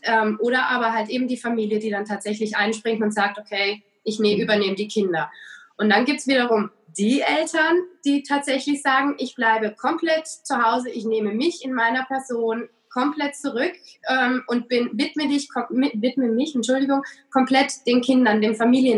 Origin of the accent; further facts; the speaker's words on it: Rhineland-Palatinate, Germany; Ich bin in Rheinland-Pfalz groß geworden, an der wunderschönen Weinstraße.